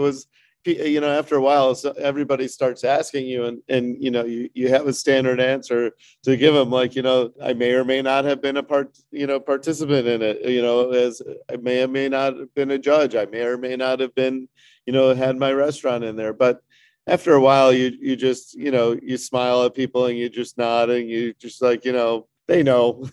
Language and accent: English; Chicago, Illinois, United States; now in Milwaukee, United States; I am a chef here in Milwaukee for over 20 years. I am originally from Chicago, but came here to be the chef at Lake Park Bistro in 2000.